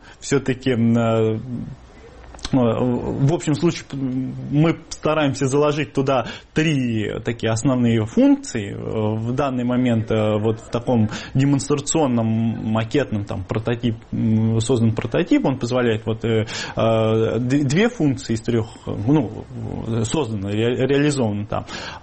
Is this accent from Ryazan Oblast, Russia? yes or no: yes; Ryazan, Ryazan Oblast, Russia; То, что мы из Рязани, соответственно, вуз наш, так, в общем-то, провинциальный.